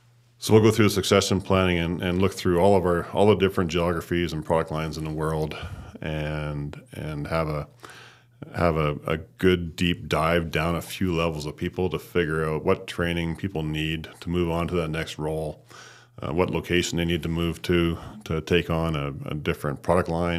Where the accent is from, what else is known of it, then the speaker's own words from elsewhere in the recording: Northern Ireland, United Kingdom; born there; I grew up in a very humble family. My dad was a high school principal. I'm a first generation immigrant. I was born in Northern Ireland.